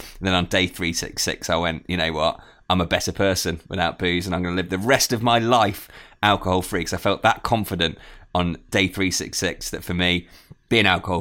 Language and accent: English; Birmingham, West Midlands, United Kingdom; now in Liverpool, United Kingdom; I'm originally from Birmingham, now live in Liverpool